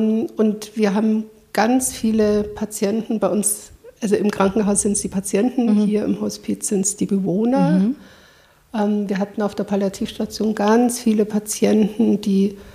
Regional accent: Munich, Bavaria, Germany; dann bin auch eine Münchnerin, muss ich vielleicht noch dazu sagen

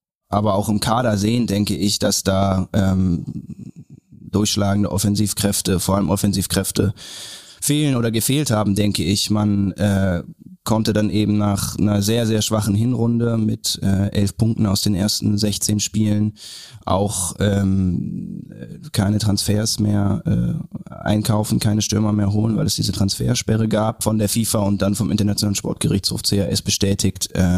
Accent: Hamburg, Germany; now in Cologne, Germany; Ich bin ja ein Hamburger Junge, noch gar nicht so lange Kölner, komme aus Hamburg

